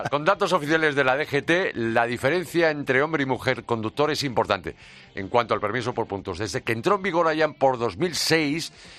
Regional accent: Galicia, Spain; No está nada mal, fíjate, dos en mi tierra.

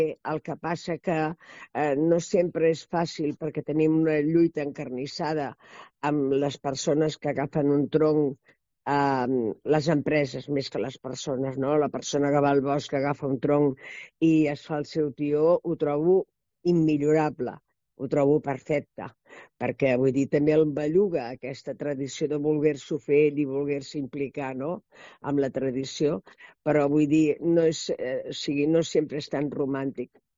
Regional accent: Badalona, Catalonia, Spain; also born or lived in Tarragona; abans de vindre aquí a Badalona. Val? Jo vaig néixer a Tarragona, al carrer La Nau de Tarragona

